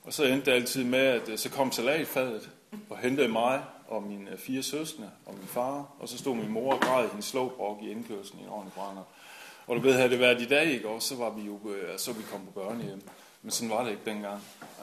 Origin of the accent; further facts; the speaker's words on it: Esbjerg, Region of Southern Denmark, Denmark; så er jeg 41, jeg er lige fyldt 41 i går, og født og opvokset i Esbjerg.